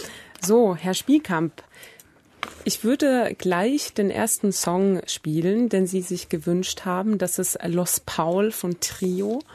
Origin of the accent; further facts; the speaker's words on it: Sweden; ich bin im Ausland aufgewachsen, in Schweden unter anderem.